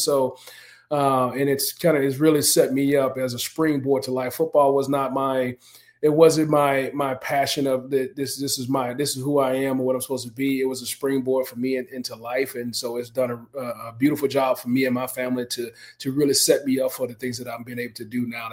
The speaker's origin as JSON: {"language": "English", "region": "Mississippi", "country": "United States", "tie": "born or raised there", "said": "man, we stayed here, in my home state to be able to do this."}